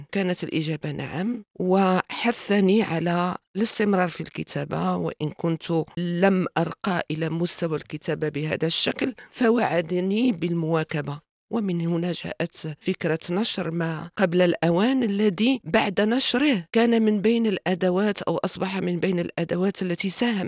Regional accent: Tangier, Tanger-Tetouan-Al Hoceima, Morocco; أنا ابنة طنجة كما ذكرت، وهذا هو الواقع. طنجة زددت فيها سنة بعد حصول المغرب على الاستقلال.

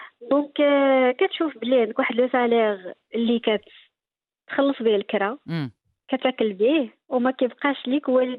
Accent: Meknes, Fès-Meknès, Morocco; now in Casablanca, Morocco; كبنت عندها ديك الساعه 22 عام جايه لكازا كتشوف على ما اخر كبرت في مكناس وجايه لكازا على ما اخر

